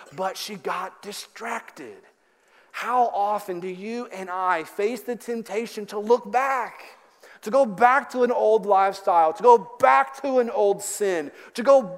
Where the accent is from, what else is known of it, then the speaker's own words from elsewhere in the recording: Lexington, Kentucky, United States; Growing up in Kentucky, I saw a lot of horses, and that's a part of the culture that I grew up in the Lexington area.